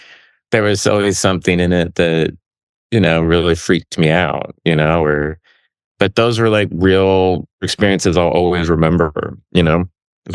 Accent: Tulsa, Oklahoma, United States; I mean, I grew up in Tulsa, Oklahoma, and there was a movie theater called Annex 7.

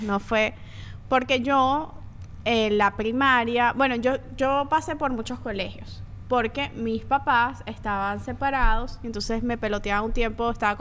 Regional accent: Caracas, Capital District, Venezuela; also born or lived in Bolívar / Margarita / Maturín; Yo soy de Caracas, pero me estuve en el estado Bolívar, estuve en Margarita, estuve en Maturín.

